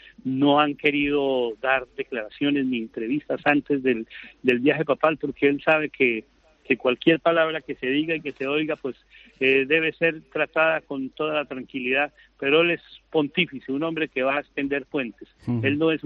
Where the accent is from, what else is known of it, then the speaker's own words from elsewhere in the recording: Colombia; moved away; cuando salí de Colombia y me fui hacia Italia.